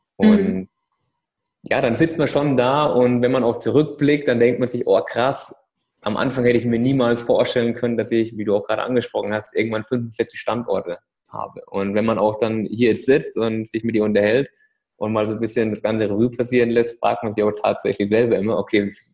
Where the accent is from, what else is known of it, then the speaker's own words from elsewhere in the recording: Bad Kissingen, Bavaria, Germany; in Bad Kissingen, in meiner Heimatstadt